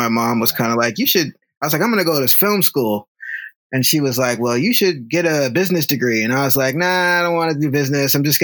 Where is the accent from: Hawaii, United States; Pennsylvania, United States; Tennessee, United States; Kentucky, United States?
Hawaii, United States; also born or lived in Long Beach, United States; I've lived everywhere, man. I've lived in Hawaii. I grew up mostly in Hawaii, and I lived in Long Beach even